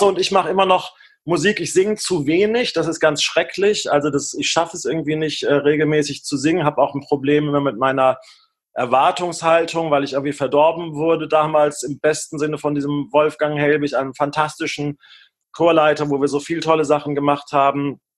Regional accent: Limburg an der Lahn, Hesse, Germany; also born or lived in Rendsburg / Bremen; noch 48 Jahre alt, bald 49. Ich komme eigentlich aus Rendsburg, da bin ich immer nur kurz gewesen, dann in Limburg an der Lahn. Aufgewachsen. Mein Vater war und ist evangelischer Pfarrer, also im katholischen Limburg, protestantisch aufgewachsen und dann aber nach Bremen gezogen, so zur 7., 8. Klasse.

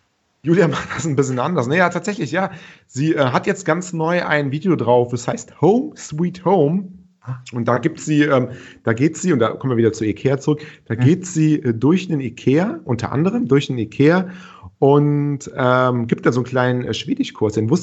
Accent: Cologne, North Rhine-Westphalia, Germany; was mich als Kölner super natürlich sehr freut

